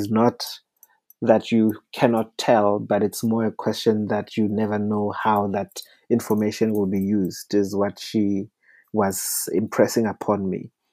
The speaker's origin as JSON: {"language": "English", "country": "South Africa", "said": "but I also entered it as a South African who does not shy away from difficult conversations."}